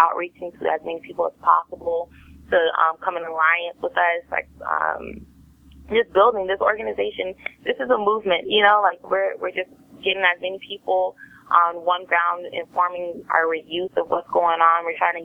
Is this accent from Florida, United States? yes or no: yes; Oviedo, Florida, United States; I grew up in Oviedo. Oviedo is a small town, right next to Sanford and right outside of Orlando.